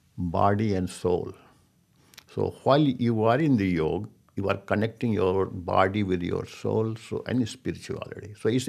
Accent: India; English is a second language; moved away as an adult; when I came from India, India was full of temples, full of trees, full, you know, gardens.

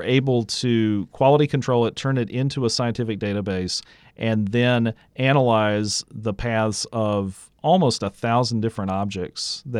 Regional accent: Birmingham, Alabama, United States; I was watching the Weather Channel do live broadcasts from my hometown of Birmingham, Alabama

